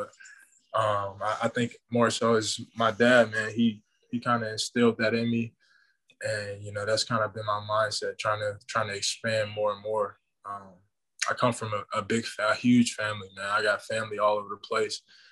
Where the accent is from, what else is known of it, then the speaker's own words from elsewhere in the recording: Chicago, Illinois, United States; So, yeah, I'm from Chicago, the south side of Chicago. You know, growing up, you know, I was always at a park somewhere playing basketball.